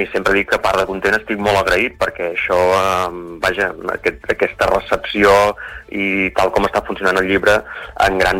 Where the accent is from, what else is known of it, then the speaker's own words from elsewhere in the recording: Catalonia, Spain; born there; jo sóc nascut a l'Empordà, conec molt aquest paisatge